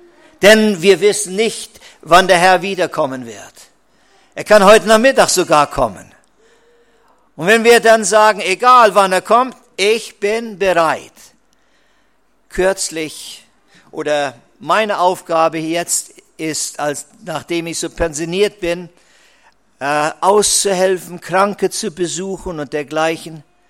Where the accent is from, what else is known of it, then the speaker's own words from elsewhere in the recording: East Germany, Germany; Ich bin aufgewachsen in Ostdeutschland und ich war ein Pionier.